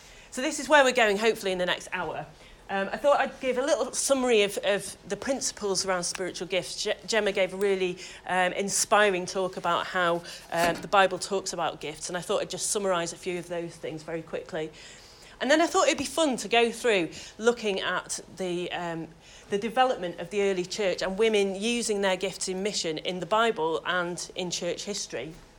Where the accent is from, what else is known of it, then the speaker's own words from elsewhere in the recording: Manchester, North West England, United Kingdom; now in Newcastle upon Tyne, United Kingdom; I live in Newcastle upon Tyne, so I've travelled quite a way yesterday. I'm originally from Manchester, so I'm not quite a naturalised Geordie, but I do my best.